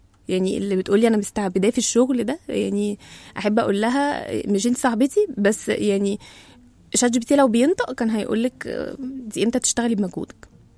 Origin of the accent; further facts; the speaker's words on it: Egypt; الاثنين موجه لينا كمصريين، وانت مصري معانا